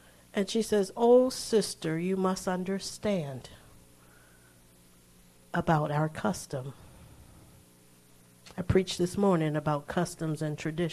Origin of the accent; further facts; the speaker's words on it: United States; I didn't have to, because I'm not Bangladeshi. I'm American.